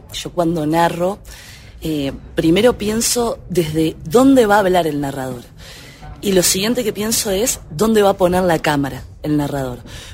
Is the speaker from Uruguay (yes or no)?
yes; Uruguay; yo como saben vengo de Uruguay, que es un país pequeño en población, somos los famosos 3 millones desde que tengo memoria, y es un país muy pequeño en territorio.